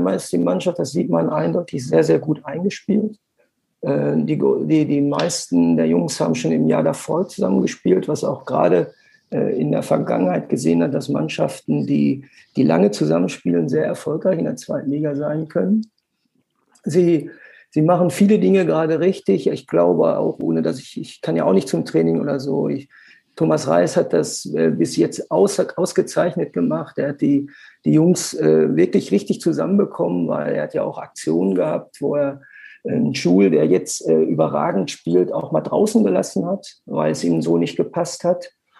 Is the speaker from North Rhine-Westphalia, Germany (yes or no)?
yes; Bochum, North Rhine-Westphalia, Germany; born there; ich bin in Bochum geboren